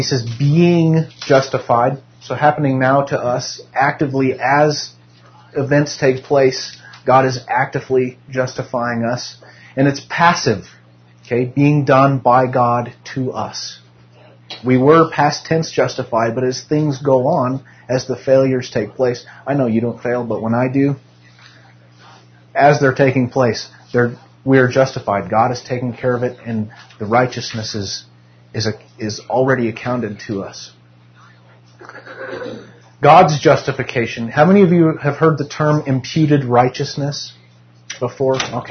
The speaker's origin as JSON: {"language": "English", "town": "Carson City", "region": "Nevada", "country": "United States", "tie": "born or raised there", "said": "I grew up in Carson City, Nevada, but just near Carson City, Nevada is Virginia City, Nevada."}